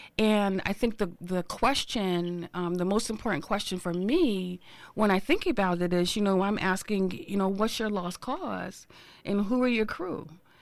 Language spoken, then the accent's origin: English; Newark, New Jersey, United States; it was a little difficult for me growing up in Newark to relate to some of what I heard people talking about Martin Luther King.